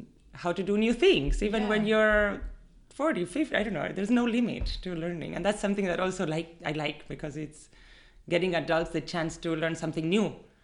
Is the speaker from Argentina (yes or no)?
yes; Argentina; all my friends that knew me growing up in Argentina were like, what?